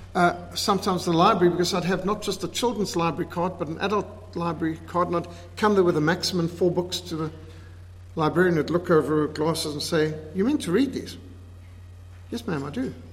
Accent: Zimbabwe; born or raised there

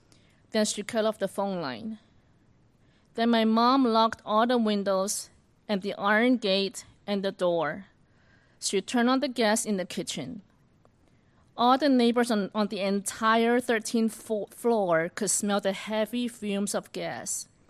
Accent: Hong Kong; I was born in Hong Kong. My maternal grandmother is a devout Christian. All the schools that I attended in Hong Kong were all Christian schools.

